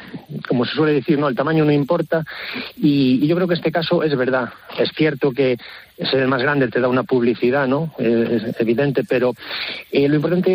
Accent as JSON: {"language": "Spanish", "town": "Viveiro", "region": "Galicia", "country": "Spain", "lives_now": "A Coruña, Spain", "said": "yo soy de Viveiro, aunque actualmente resido en La Coruña ya desde hace años"}